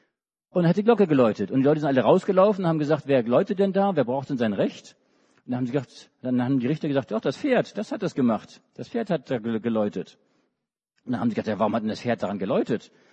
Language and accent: German; Hamburg, Germany; also born or lived in Schleswig-Holstein / Berlin / Darmstadt; now in Leonberg, Germany; Ich komme ursprünglich aus Hamburg. Ich bin in Hamburg geboren, in Hamburg aufgewachsen, auch in Schleswig-Holstein teilweise. Auch in Berlin habe ich mal gewohnt und in Darmstadt studiert.